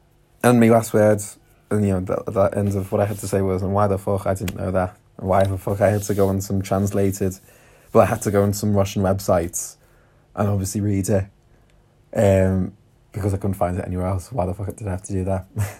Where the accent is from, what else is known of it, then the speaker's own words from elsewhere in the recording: London, United Kingdom; accent: London; Obviously, I spoke in that in my London accent.